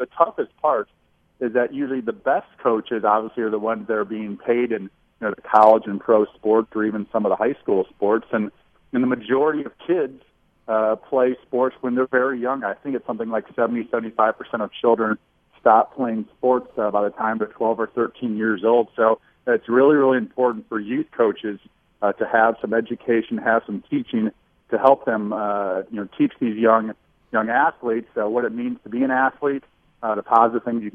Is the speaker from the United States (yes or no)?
yes; Iowa, United States; now in Omaha, United States; I live in Omaha, Nebraska. I grew up in the Midwest, grew up in Iowa, just the state next door, and sort of ended up in Omaha.